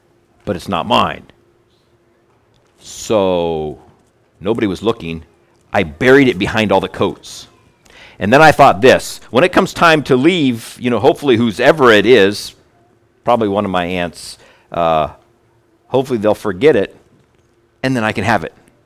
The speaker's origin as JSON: {"language": "English", "town": "Kelowna", "region": "Iowa", "country": "United States", "tie": "born or raised there", "said": "And I grew up in Kelowna, Iowa."}